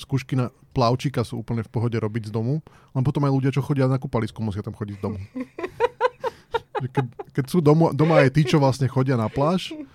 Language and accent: Slovak; Považská Bystrica, Trenčín Region, Slovakia; My sme zo Zuzkou obidva z Považskej Bystrice.